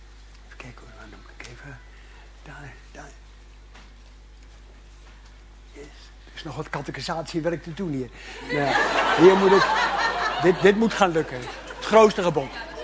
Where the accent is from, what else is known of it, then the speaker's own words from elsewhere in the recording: Urk, Flevoland, Netherlands; Ik ben op Urk. Ik kom uit Urk, even klappen. Ik werk in Amsterdam. Ik ben de helft van mijn tijd op Urk en de helft van mijn tijd in Amsterdam.